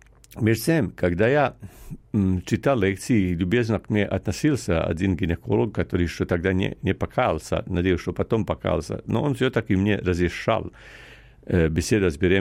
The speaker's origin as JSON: {"language": "Russian", "country": "Croatia", "second_language": "Russian", "said": "я из Хорватии"}